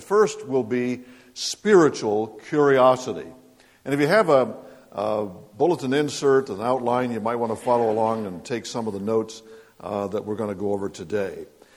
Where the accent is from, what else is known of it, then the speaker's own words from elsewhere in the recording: Ohio, United States; born there; met me at the little town where I was born in Ohio, and took me to the home where I was born.